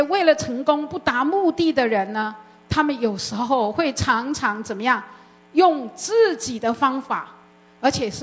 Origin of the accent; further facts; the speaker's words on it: Taiwan; 我记得我从小在台湾的教育，在台湾长大的时候